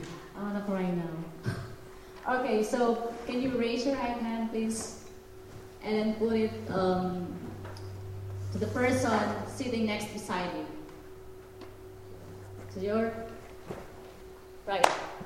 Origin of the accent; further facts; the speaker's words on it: Philippines; English is a second language; now in United States; I came from the Philippines. I'm not an American. but I love USA